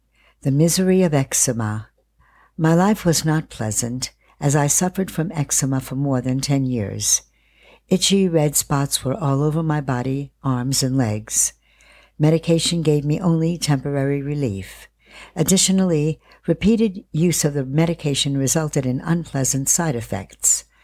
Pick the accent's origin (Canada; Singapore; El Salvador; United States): Singapore; also born or lived in China; now in Australia; I was born in China, grew up in Singapore, and am now living in Australia.